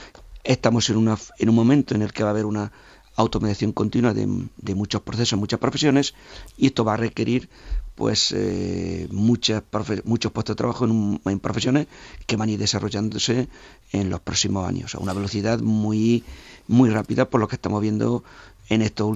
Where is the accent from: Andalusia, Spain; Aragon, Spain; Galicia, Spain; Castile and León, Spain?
Andalusia, Spain; Jódar; soy de Jódar, un pueblo pequeño, 11.000 habitantes aproximadamente actualmente, en el Guadalquivir, en Jaén.